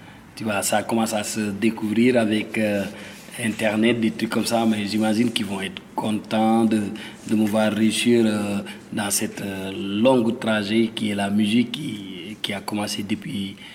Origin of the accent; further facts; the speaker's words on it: Senegal; French is a second language; moved away; Moi, je viens du Sénégal.